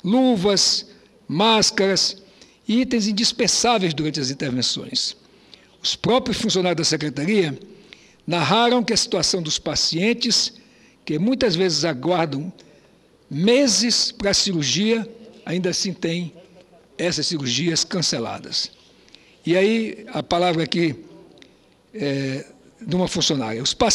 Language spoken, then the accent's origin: Portuguese; Roraima, Brazil; lá do meu estado de Roraima.